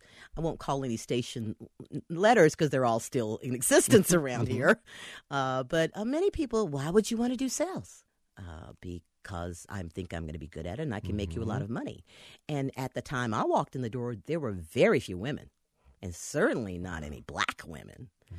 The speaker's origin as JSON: {"language": "English", "region": "North Carolina", "country": "United States", "said": "I'm from the Triangle. It's up and growing."}